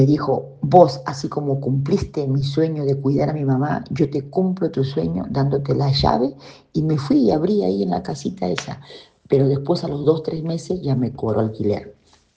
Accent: Peru; como soy peruana

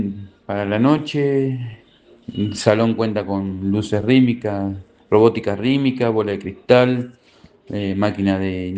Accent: General Arenales, Buenos Aires Province, Argentina; Soy de General Arenales, provincia de Buenos Aires.

